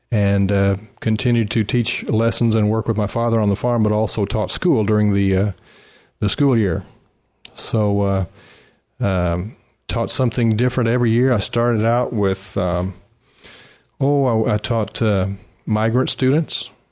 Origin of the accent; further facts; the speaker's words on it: Mangum, Oklahoma, United States; I moved back to my hometown of Mangum, Oklahoma, and continued to teach guitar lessons and also farmed with my father.